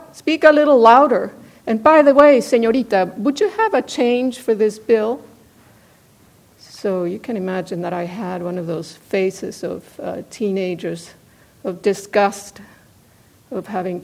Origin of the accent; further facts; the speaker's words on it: Mexico City, Mexico; I was about 14 years old, growing up in Mexico City, and I went to the movies with my mother.